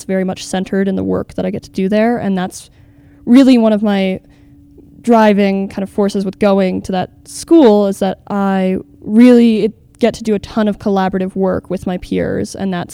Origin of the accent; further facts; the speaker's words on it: Taos, New Mexico, United States; I am 18 years old, born and raised in Taos. I live in Ranchos.